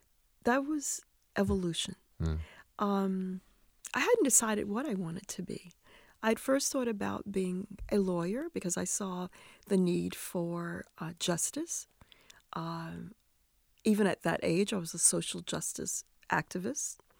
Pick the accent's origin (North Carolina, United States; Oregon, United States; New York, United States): North Carolina, United States; Efland; I grew up in Eflin.